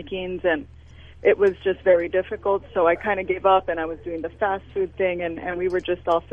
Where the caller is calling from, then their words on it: Las Vegas, Nevada, United States; I'm calling in from Las Vegas, and I am actually a student of Paul's.